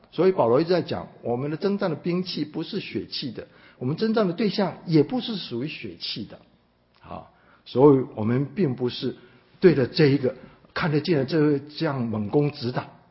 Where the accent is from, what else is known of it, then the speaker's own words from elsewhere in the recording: China; 其实我们从中国来的弟兄姐妹